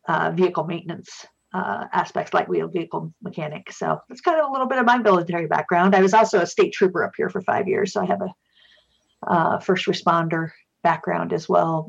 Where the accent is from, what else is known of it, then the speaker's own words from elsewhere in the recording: Iowa, United States; My hometown in Iowa actually built a museum about him.